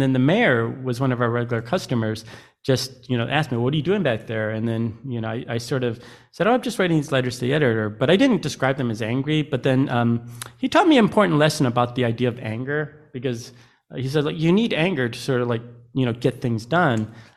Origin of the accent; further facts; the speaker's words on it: Detroit, Michigan, United States; Plus, growing up in Detroit, I mean, I saw a lot of people, you know, meet an early death.